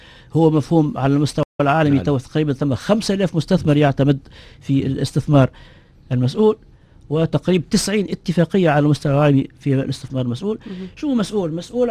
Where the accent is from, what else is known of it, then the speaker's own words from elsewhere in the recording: Tunisia; احنا في تونس تقريبا عندنا 500 مخبر بحث في تونس